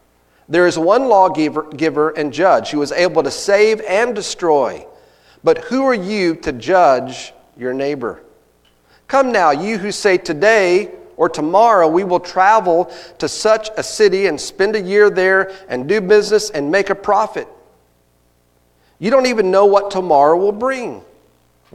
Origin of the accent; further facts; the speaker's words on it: Texas, United States; I grew up in Texas, you all know that. I grew up rooting for the Cowboys. I can't help it. It's where I was raised.